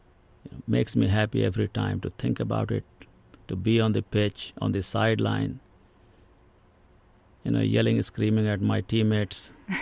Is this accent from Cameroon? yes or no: no; India; English is a second language; now in United States; What you don't learn growing up in India, in most places, is practicing English at home. because still in my household, the main language that is spoken in is Hindi, you know.